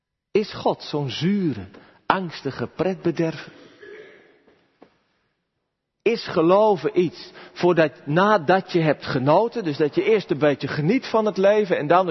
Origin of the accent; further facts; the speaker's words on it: Gorinchem, South Holland, Netherlands; Vroeger, ik kom uit Gorkum, wij speelden veel buiten.